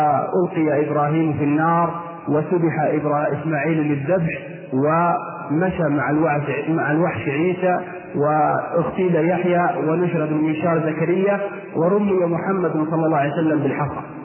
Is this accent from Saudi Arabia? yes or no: yes; Al-Qassim, Saudi Arabia; عندنا في القصيم يعطون ورقة للجمعية الخيرية